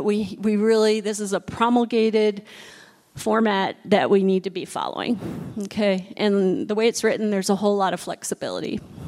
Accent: Midwest, United States; moved away; I moved here years ago from the Midwest. When I was growing up, you were either Catholic, Lutheran, or Jewish. That was it.

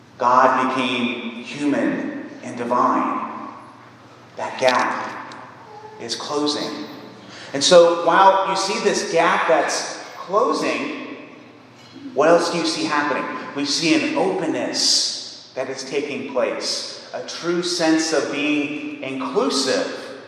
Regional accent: Zanesville, Ohio, United States; I remember hearing the local ads as a boy in my hometown of Zanesville

